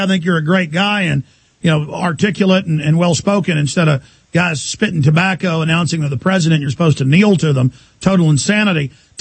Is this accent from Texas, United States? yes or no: yes; Texas, United States; I just, as a Texan, have a right to say, I want to look at this closely.